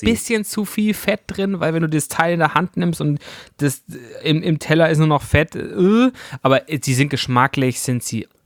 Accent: Baden-Württemberg, Germany; ich bin ja eigentlich im Schwabenland aufgewachsen

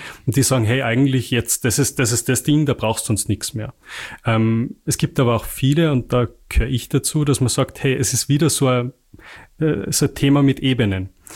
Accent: Salzburg, Austria; ich komme aus dem Pinzgau, da sagt man, hilft's nix, schadet's nix.

